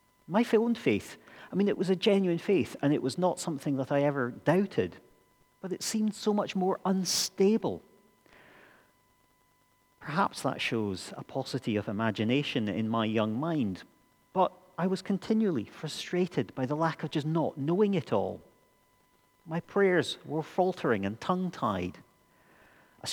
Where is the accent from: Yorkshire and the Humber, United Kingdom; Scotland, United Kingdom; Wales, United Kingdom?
Scotland, United Kingdom; Tain; when I was growing up in Tain in the Highlands, I think I was probably fairly sure who in the church and who in the community round about, who the proper Christians were.